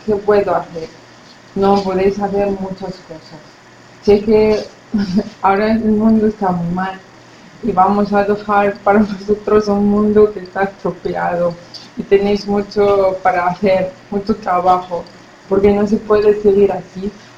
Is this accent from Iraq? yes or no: yes; Baghdad, Baghdad Governorate, Iraq; Spanish is a second language; moved away as an adult; now in Spain; Soy del capital de Irak, es Bagdad, se llama. Bueno, tengo 21 años. Estudiaba farmacia en mi país. Y llevo en España un año y medio. Somos refugiados